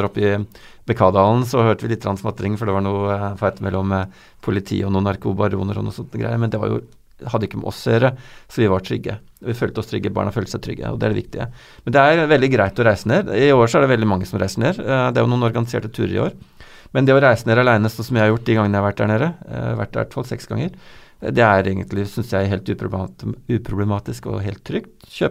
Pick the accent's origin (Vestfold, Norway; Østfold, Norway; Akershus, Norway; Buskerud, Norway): Vestfold, Norway; Men paradokset var jo det at altså jeg er fra Midtre Vestfold